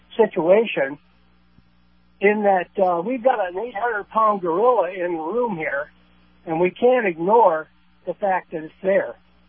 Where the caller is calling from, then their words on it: Sarasota, Florida, United States; I'm calling from Sarasota again.